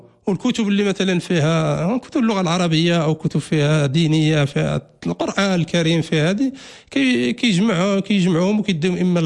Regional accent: Morocco

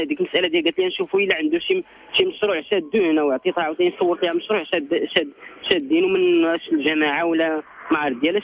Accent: Agadir, Souss-Massa, Morocco; وانا من اكادير.

